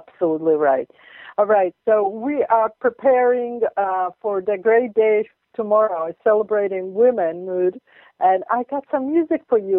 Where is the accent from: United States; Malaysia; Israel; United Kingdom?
Israel; with The Impossible Truth, and I'm from the Holy Land.